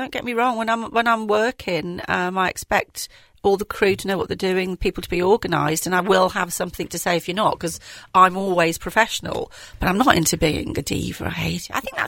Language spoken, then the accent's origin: English; Liverpool, North West England, United Kingdom; I mean, I'm from Liverpool. I call it gravy.